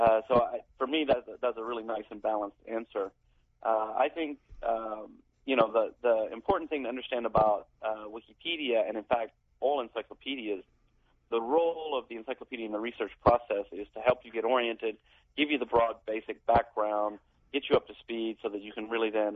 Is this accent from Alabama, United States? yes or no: yes; Huntsville, Alabama, United States; I grew up in Huntsville, Alabama, a town of about 250,000 people.